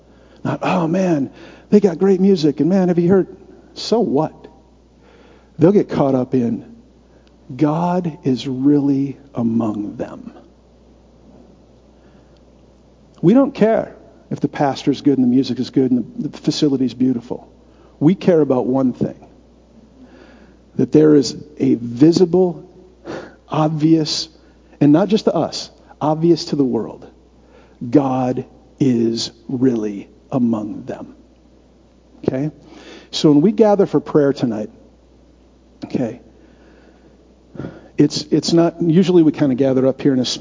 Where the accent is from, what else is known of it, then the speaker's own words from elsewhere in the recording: United States; because I'm an American and I have to be useful.